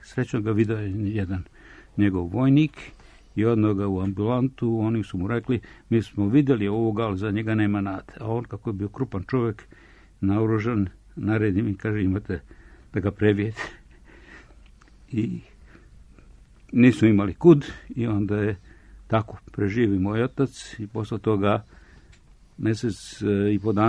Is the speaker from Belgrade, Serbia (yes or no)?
yes; Belgrade, Serbia; born there; ja sam rođen na Čuburi, neki 300 metara od hrama Svetog Save.